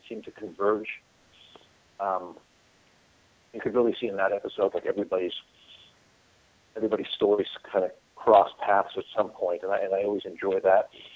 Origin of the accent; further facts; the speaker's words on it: Montreal, Quebec, Canada; because I'm from Montreal, so I lived there and I lived in French. I didn't live in French, but I lived in very French. You know, Montreal's a French-speaking town